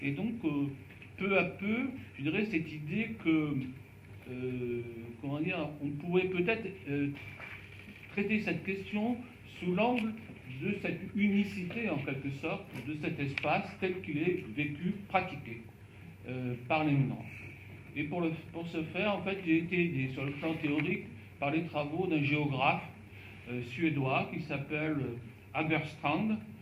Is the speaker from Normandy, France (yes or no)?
no; Brittany, France; Mais je suis breton et obstiné